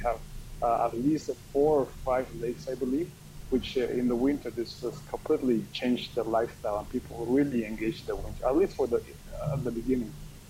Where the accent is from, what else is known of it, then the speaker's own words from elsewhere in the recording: Mexico; now in United States; as you know, I'm from Mexico, is we certainly don't have this type of weather variation, at least not in Mexico City